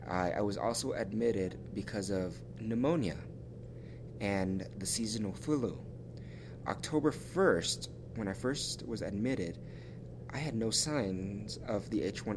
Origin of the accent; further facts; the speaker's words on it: Denver, Colorado, United States; first language Vietnamese; English is a second language; I am 23 this year. I am a seminarian for the Archdiocese of Denver, a native of Denver, Colorado, and I have a Vietnamese background. I was born and raised on March 5th, 1987, in a Vietnamese family, raised in the Vietnamese culture